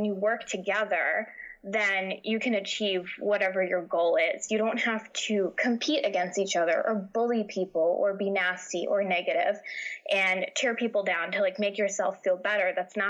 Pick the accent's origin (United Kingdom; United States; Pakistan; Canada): United States; New York; also born or lived in New Jersey; now in New Hampshire, United States; I was living in New Jersey at the time. I'm originally from New York. And so we moved up to New Hampshire.